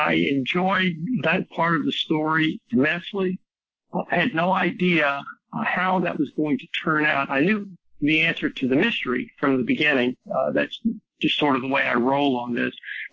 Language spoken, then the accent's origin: English; Alexandria, Louisiana, United States; I grew up in Alexandria, Louisiana, which is right in the middle of the state. It's an L-shaped state, and Alexandria is in the middle of the upright of the L. Town of about 40,000 people.